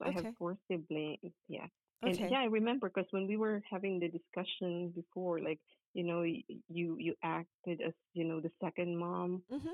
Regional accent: Legazpi, Bicol Region, Philippines; I am from Legazpi City, Albay.

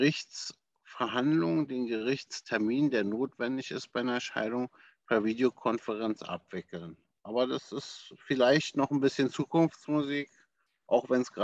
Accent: Berlin, Germany; ich lebe und liebe meine Heimatstadt hier in Berlin.

